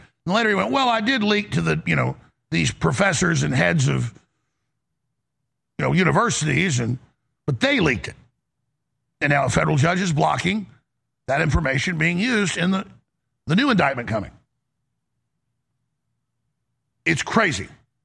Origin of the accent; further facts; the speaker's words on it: Dallas, Texas, United States; And multiple times in my life, growing up in Dallas, and then a few times in my adult life in my own houses